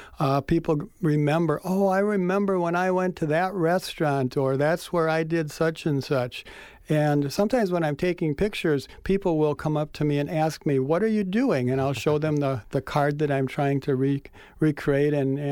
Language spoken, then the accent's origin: English; Fond du Lac, Wisconsin, United States; it wasn't that I grew up in Fond du Lac that got me started wanting to shoot that city.